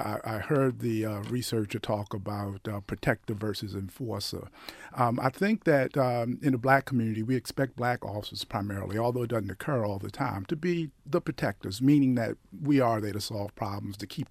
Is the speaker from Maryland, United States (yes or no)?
yes; Baltimore, Maryland, United States; I knew as a young African-American man growing up in Baltimore, I never wanted to be viewed as a sellout because I put the badge and the uniform on.